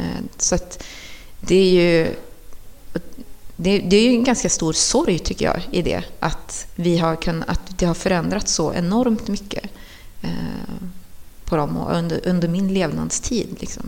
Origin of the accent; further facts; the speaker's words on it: Trollhättan, Västra Götaland County, Sweden; miljonprogramsområdet på samma sätt som jag var uppväxt på Kronogården.